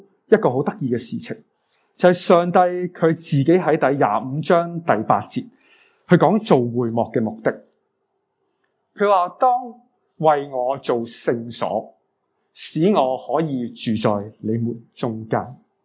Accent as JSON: {"language": "Chinese", "country": "Hong Kong", "said": "我们香港人成日所讲的那种什么叫餐稳餐食餐餐清"}